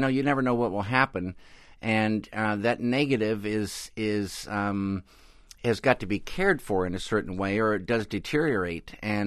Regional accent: Pacific Northwest, United States; And I had always thought, growing up in the Northwest, that it was something I loved

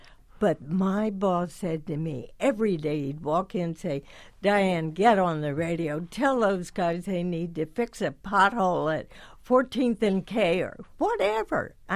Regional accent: Washington, District of Columbia, United States; You know, Leonard, when I was a little girl growing up in Washington, I actually went to the home of the owner of the Washington Senators, Clark Griffith, for a Halloween begathon.

